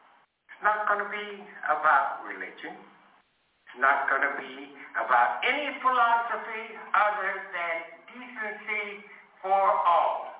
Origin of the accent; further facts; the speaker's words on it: Pennsylvania, United States; And as I said, I come from Western Pennsylvania. My father took me to a union meeting.